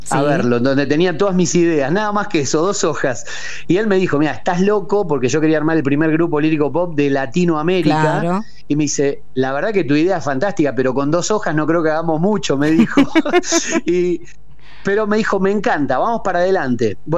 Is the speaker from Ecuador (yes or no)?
no; Argentina; yo siendo argentino, hijo de un tintorero, no tenía ningún contacto